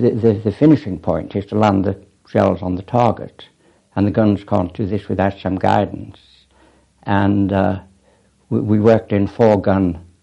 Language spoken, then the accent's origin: English; Liverpool, North West England, United Kingdom; I was born in Liverpool.